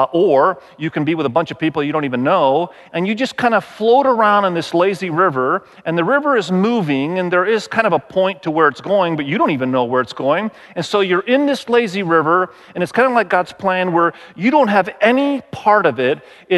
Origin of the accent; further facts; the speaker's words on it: Indonesia; we grew up in Malaysia, or Indonesia rather, and my wife in Cambodia. So we grew up in Asia. We love Asian culture. We love Asian food.